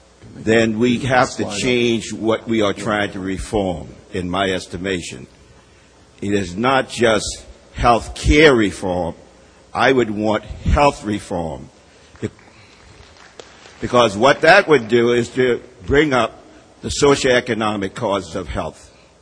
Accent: California, United States; from California.

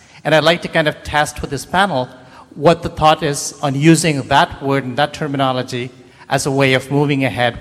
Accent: Chapel Hill, North Carolina, United States; I'm from Chapel Hill, by the way. I'm trained as an engineer

